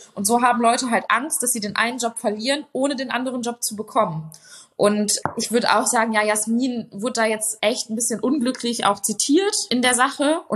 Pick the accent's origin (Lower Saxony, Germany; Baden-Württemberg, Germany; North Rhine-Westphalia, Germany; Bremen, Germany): North Rhine-Westphalia, Germany; Also ich komme halt auch aus dem Ruhrgebiet.